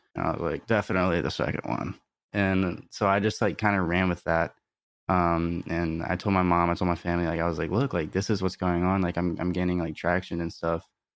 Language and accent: English; Alabama, United States; Like, I'm not supposed to be here. I'm from Alabama.